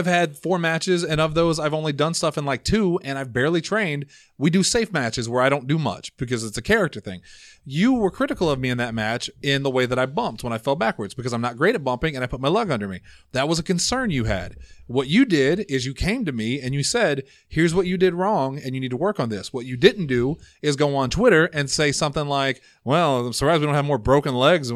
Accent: Illinois, United States; born there; I was born in Illinois. I can talk about Illinois.

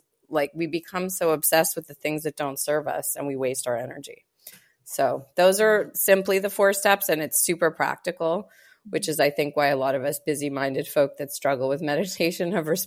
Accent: Montreal, Quebec, Canada; now in Los Angeles, United States; I moved to LA with a tourist visa from Montreal. I'm Canadian. A few things, I mean, it hasn't come up, but when I say out and about, or I drop the occasional A, which is very Canadian.

